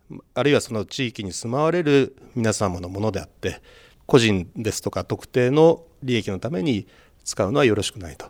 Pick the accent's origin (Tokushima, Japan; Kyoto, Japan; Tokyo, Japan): Tokyo, Japan; 私の実家は東京の下町にありまして、両親は、布地の卸売の企業を営んでました。はい、あまり大きな会社ではなくて、裕福な家庭ではなかったわけです。